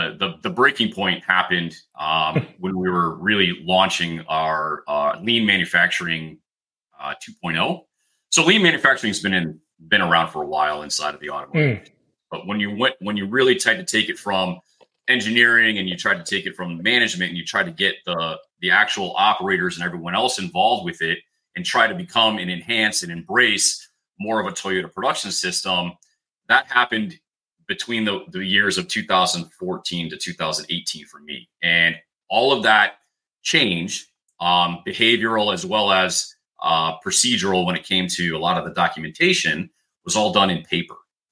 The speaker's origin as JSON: {"language": "English", "region": "East Coast", "country": "United States", "tie": "born or raised there", "said": "I grew up out on the East Coast, went to school out in Massachusetts"}